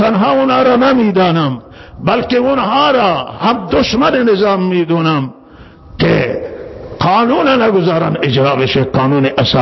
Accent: Iran; شک نیست که اهل سنت ایرانی هن. ما ایرانیم و ما برانداز نیستیم

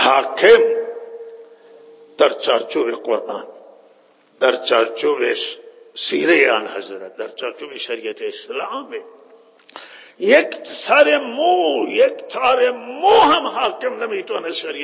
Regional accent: Iran; ما هم ایرانیم و شهروند ایرانیم

